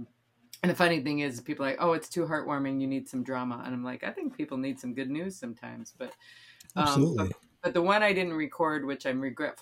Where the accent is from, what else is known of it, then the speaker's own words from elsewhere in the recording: South Dakota, United States; the way that I grew up in South Dakota, to going all over the world with men who walked on the moon.